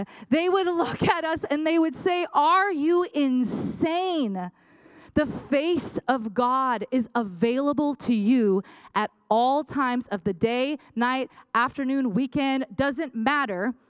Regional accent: United States; I'm like, wow, being American rocks.

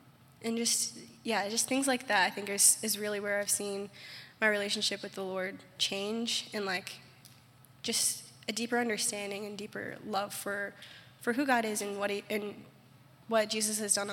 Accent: Thomasville, North Carolina, United States; I'm from Thomasville, North Carolina. It's about an hour north of here.

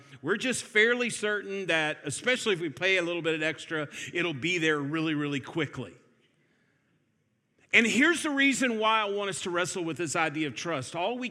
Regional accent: Atlanta, Georgia, United States; For those of you that don't know, I'm from Atlanta, Georgia, and we have this new thing called Waymo where I live.

